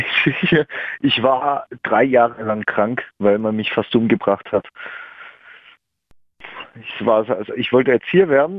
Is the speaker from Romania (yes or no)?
no; Russia; Aus Russland.